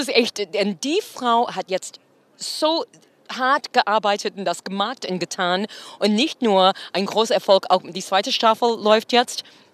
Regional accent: United States; German is a second language; für mich als Amerikanerin

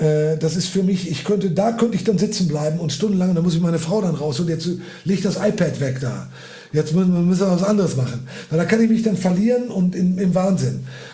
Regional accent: North Rhine-Westphalia, Germany; born there; Aber ich bin doch geborener Westfale.

